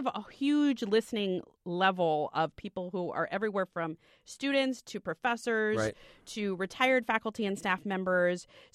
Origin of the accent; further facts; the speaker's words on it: Miami, Florida, United States; I grew up on the coast, except I grew up in Miami. So like the southern part of the East Coast